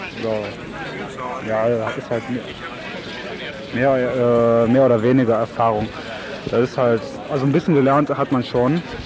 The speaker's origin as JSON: {"language": "German", "region": "North Rhine-Westphalia", "country": "Germany", "said": "Ich komme aus der Nähe von Düsseldorf."}